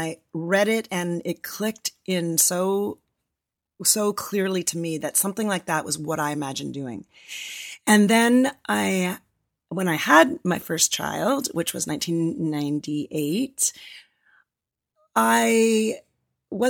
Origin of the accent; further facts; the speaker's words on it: Canada; also born or lived in Toronto; now in United States; I grew up in Canada, but I moved to Canada. I was a film and television actor in Toronto, and I moved to LA in 1996.